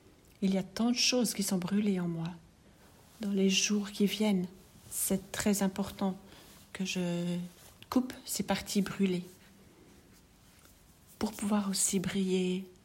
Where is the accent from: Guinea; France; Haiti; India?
India; Je suis née en Inde. Et il y a beaucoup de pannes d'électricité.